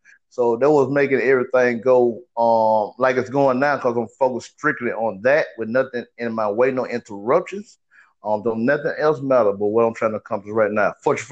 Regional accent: Mississippi, United States; because you know I'm from Mississippi

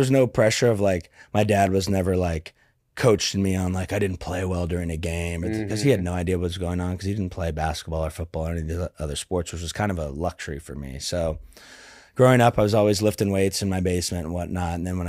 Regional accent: Kansas City, United States; strength coach at the University of Kansas where I just happened to go. It's like 40 minutes from where I grew up in Kansas City.

